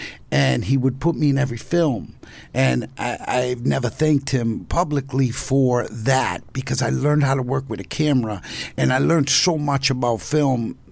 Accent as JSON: {"language": "English", "town": "Miami", "region": "Florida", "country": "United States", "tie": "born there", "said": "I was born in Miami, Florida."}